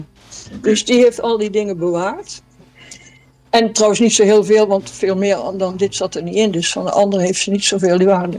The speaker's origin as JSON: {"language": "Dutch", "town": "Oeffelt", "region": "North Brabant", "country": "Netherlands", "tie": "born there", "said": "ik ben geboren in Oefeld, dat is ook een klein dorp in die buurt."}